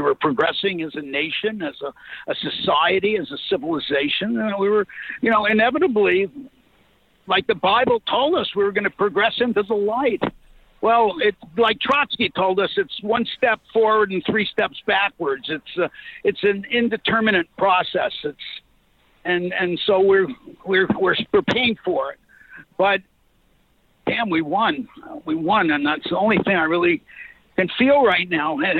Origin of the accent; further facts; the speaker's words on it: Canada; But I'm a Canuck. I'm a Canadian. I love Canada.